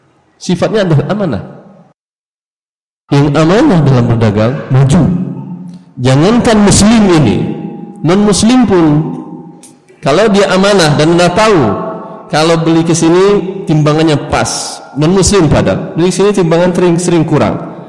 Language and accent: Indonesian; Padang, West Sumatra, Indonesia; Ada sebagian orang dari daerah Padang, kebetulan saya dari Padang